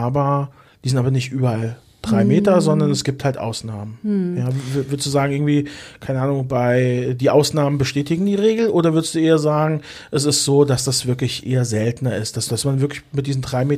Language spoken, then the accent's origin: German; Frankfurt, Hesse, Germany; Ich sehe es in meiner Heimat. Ne? Ich komme aus Frankfurt am Main.